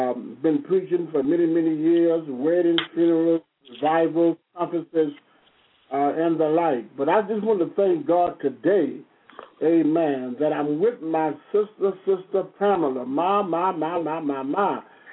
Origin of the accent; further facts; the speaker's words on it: Houston, Texas, United States; born and raised in Houston, Texas.